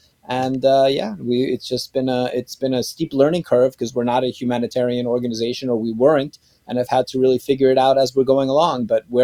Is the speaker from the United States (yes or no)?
yes; New York City, New York, United States; So I grew up in New York City. I grew up Orthodox Jew, but it was never something that kind of sat well with me.